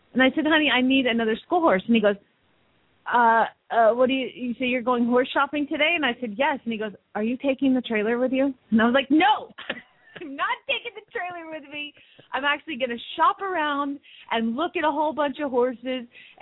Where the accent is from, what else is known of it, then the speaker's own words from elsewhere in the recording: Phoenix, Arizona, United States; from Phoenix, Arizona